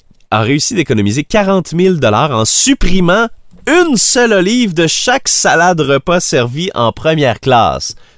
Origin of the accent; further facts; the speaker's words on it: Esprit-Saint, Quebec, Canada; Je sais pas si c'est parce que je viens d'Esprit-Saint